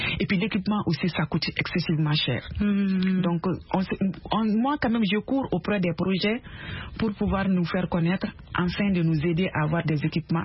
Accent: Mali; Il y a des sachets qui sont confectionnés chez nous au Mali

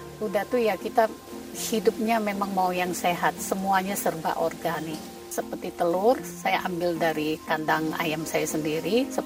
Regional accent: Palembang, South Sumatra, Indonesia; moved away as an adult; now in United States; So, saya start buat pempek karena saya aslinya dari Palembang.

